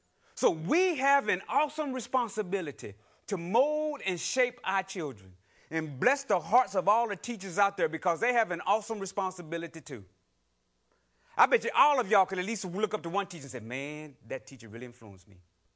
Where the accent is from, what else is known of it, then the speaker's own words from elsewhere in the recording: North Carolina, United States; Me and a friend of mine, years ago, growing up in North Carolina, back in the 70s, riding our bikes, coming from baseball practice.